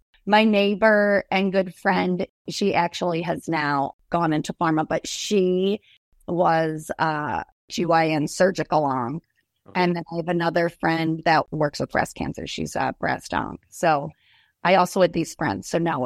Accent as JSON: {"language": "English", "town": "Rochester", "region": "New York", "country": "United States", "tie": "born or raised there", "also_born_or_lived": "New Jersey", "said": "And I was born in New Jersey, and then we ended up in Rochester, New York, I think once I was like 9 until I was 30."}